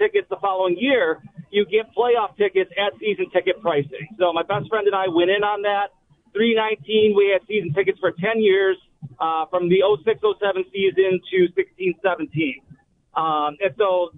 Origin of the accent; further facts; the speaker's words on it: Buffalo, New York, United States; I am 41 years old, born and raised in Buffalo, North Tonawanda. Played travel hockey my whole life since I was 6 years old.